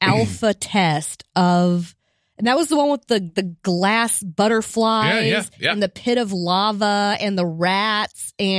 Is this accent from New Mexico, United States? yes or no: no; Fort Collins, Colorado, United States; It was in my hometown, Fort Collins, Colorado, where they make the New Belgium.